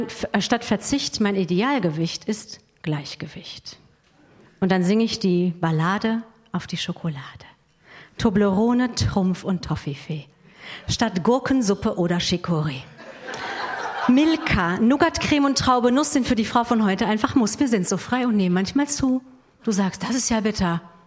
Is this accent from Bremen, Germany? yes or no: no; Essen, North Rhine-Westphalia, Germany; Ich komme ja auch aus Essen, ne?